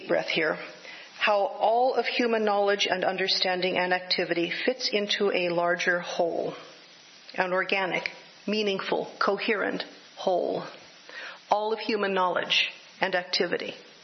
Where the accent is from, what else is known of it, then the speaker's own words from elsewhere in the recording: Livermore, California, United States; I grew up in Livermore. My mother hauled me off to the Unitarian Fellowship there every Sunday